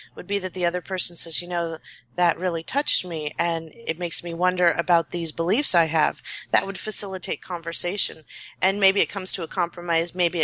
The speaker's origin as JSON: {"language": "English", "region": "East Coast", "country": "United States", "said": "I'm from the East Coast."}